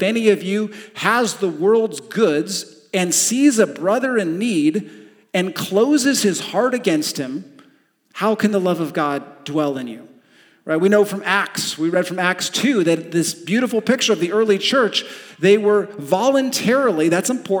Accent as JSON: {"language": "English", "region": "California", "country": "United States", "moved": "as an adult", "lives_now": "Michigan, United States", "said": "I came from California and I didn't have a shovel, let alone a snow blower"}